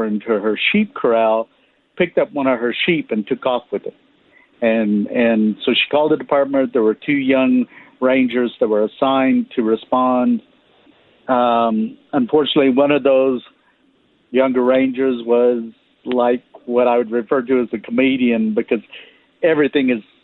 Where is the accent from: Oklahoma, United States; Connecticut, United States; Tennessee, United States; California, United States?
Oklahoma, United States; So as a child growing up in Northeast Oklahoma, heavily wooded, forested area, at times I would disappear playing in the woods